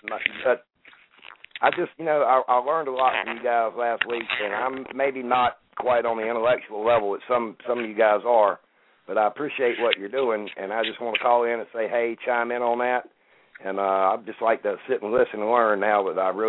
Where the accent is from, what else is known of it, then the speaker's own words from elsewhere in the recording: North Carolina, United States; I'm from North Carolina. We live up in the mountains.